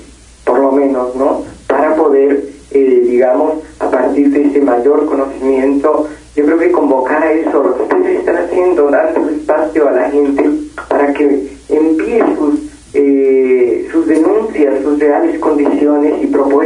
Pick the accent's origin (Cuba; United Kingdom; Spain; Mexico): Mexico; tomar conciencia como trabajador, como mexicano, de que el país está destruido